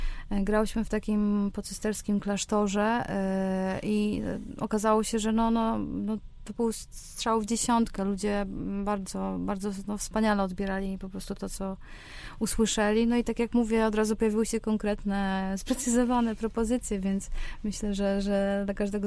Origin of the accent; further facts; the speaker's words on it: Głogów, Lower Silesian Voivodeship, Poland; no bo jesteśmy z Głogowa